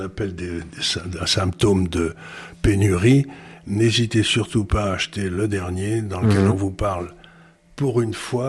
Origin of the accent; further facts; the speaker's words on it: France; mais que en tant que Français, on peut aller y participer comme on veut